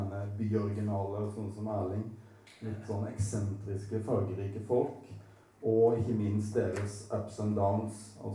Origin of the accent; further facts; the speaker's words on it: Grimstad, Agder, Norway; Og som sørlending, jeg kom fra Grimstad